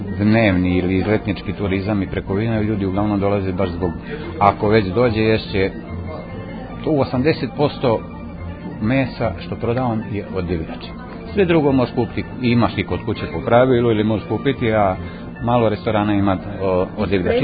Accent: Sremska Mitrovica, Vojvodina, Serbia; now in Morović, Serbia; Ja u Morović, a inače sam iz Mitrovice. Odrastao sam u Mitrovice.

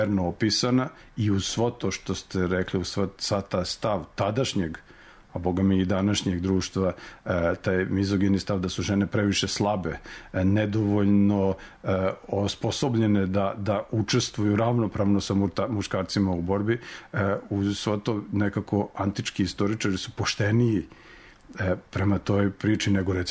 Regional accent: Sremska Mitrovica, Vojvodina, Serbia; Možda zato što sam rodom iz Sremske Mitrovice, pa sam se kao dete saplitao o veliko rimsko kamenje i igrao se po iskopinama rimskim koje to i danas postoje.

